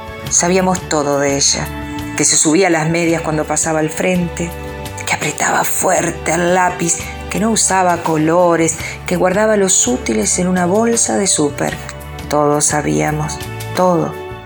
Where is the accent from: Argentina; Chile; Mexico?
Argentina; Gualeguaychú, Entre Ríos; soy de Gualeguaychú, Entre Ríos, y durante 45 años transité las salas de jardín de infante.